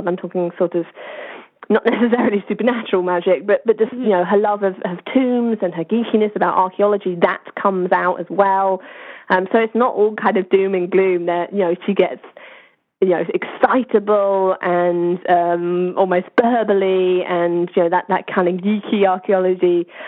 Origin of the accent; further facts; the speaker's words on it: United Kingdom; So being British certainly helped there.